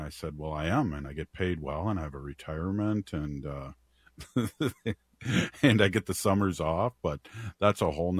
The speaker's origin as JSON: {"language": "English", "region": "Minnesota", "country": "United States", "said": "Yeah, I'm so Minnesotan, I say roots."}